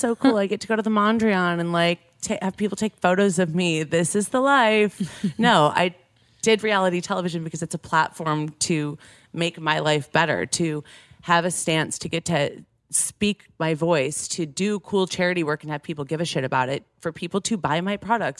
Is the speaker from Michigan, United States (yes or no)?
yes; Michigan, United States; I grew up in Michigan. Like we didn't have a lot of money.